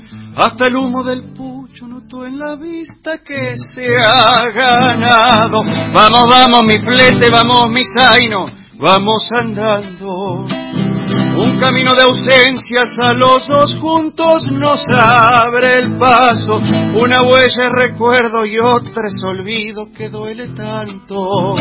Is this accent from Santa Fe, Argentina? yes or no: yes; Monje, Santa Fe, Argentina; es un pueblo muy chico, donde nos conocemos obviamente todos. No es porque sea mi pueblo, pero es un pueblo muy pintoresco, muy lindo, muy cuidado. Tranquilo